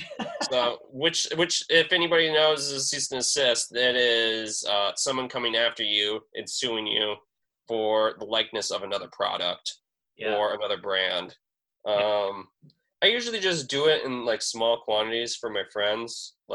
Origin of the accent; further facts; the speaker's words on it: Iron Mountain, Michigan, United States; If I could do Kingsford High School's logo or like even Iron Mountains, just like a town, like my hometown's logo for their sports team, that would make my like entire 5 years.